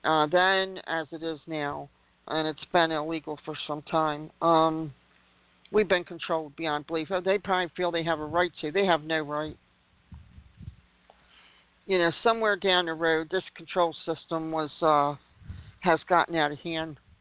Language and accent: English; United States; I'm embarrassed that I'm an American, quite frankly.